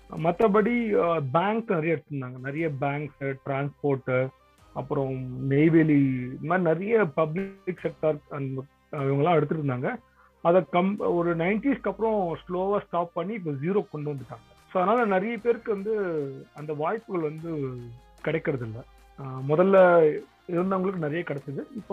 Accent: Chennai, Tamil Nadu, India; நான் பிறந்து வளர்ந்தது எல்லாமே வந்து திருவல்லிக்கேணி பகுதி. எங்களோட பகுதியில் பார்த்தீங்கன்னா ஒரு ஆச்சரியமான விஷயம் வந்து எங்களுக்கு வந்து ஓல்டஸ்ட் டவுன் சென்னையில் அதுவும் ஒன்று, கடற்கரை ஒட்டியிருக்கிற

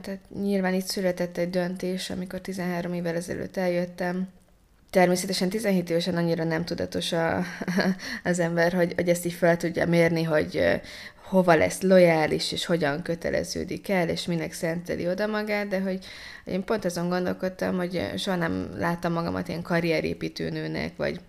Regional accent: Ukraine; now in Hungary; ott ugye nem tudtam teljes értékű ukrán lenni, mivel bármennyire is igyekeztem szépen beszélni ukránul, érezhető volt, hogy nem az az anyanyelvem, tehát én akcentussal beszélek a mai napig ukránul. Viszont amikor meg Magyarországra jöttem, akkor itt meg azt éreztem, hogy nem vagyok teljes értékű magyar.

